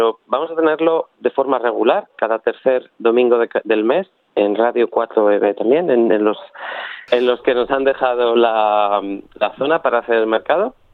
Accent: Spain; now in Brisbane, Australia; siendo españoles

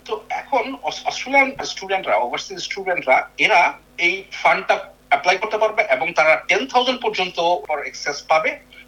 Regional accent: Bangladesh; now in Australia; সাথে সাথে আমি বাংলাদেশি অন্য সবাইকে বলবো

